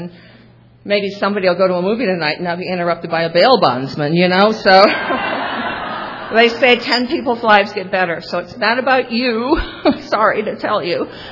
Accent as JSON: {"language": "English", "region": "Iowa", "country": "United States", "tie": "born or raised there", "said": "I love nature. I grew up in Iowa"}